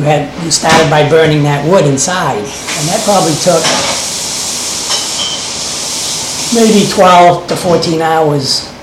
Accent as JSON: {"language": "English", "town": "Auburn", "region": "Maine", "country": "United States", "tie": "born or raised there", "said": "New Auburn was very, very French-Canadian. If you walked around the streets of New Auburn when I was a child, you would not hear anyone speaking"}